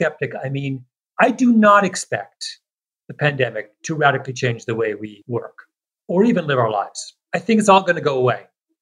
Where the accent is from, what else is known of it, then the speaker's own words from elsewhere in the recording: Canada; I am very Canadian.